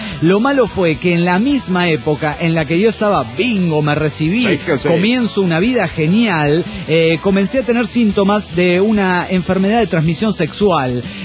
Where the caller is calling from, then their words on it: Buenos Aires, Argentina; de Buenos Aires, Argentina.